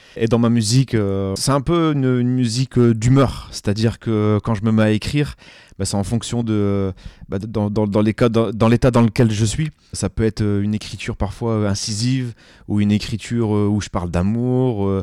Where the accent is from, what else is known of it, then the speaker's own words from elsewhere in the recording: Lens, Hauts-de-France, France; Oui, alors moi, je suis originaire de Lens. J'habite le Douaisis depuis plus de 10 ans maintenant.